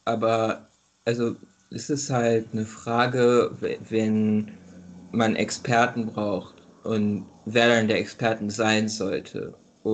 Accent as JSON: {"language": "German", "region": "Berlin", "country": "Germany", "lives_now": "Tübingen, Germany", "said": "Ich komme an sich aus Berlin, aber ich lebe und studiere hier im schönen Baden-Württemberg in Tübingen"}